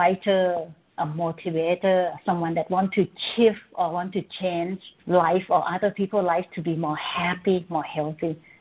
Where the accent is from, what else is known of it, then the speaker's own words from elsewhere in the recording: Bangkok, Thailand; born there; English is a second language; I was born in Bangkok, Thailand. My mother Chinese, my father Thai. So I born in the family that have two cultures, two languages. Chinese language and Thai language